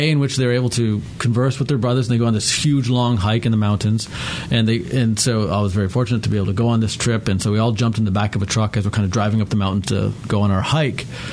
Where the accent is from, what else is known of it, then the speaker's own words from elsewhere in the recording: Canada; So, you know, I grew up in Canada.